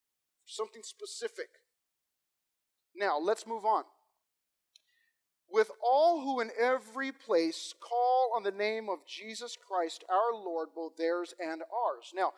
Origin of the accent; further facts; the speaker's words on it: California, United States; Now, we're from SoCal, right? We pronounce things how we want to pronounce these.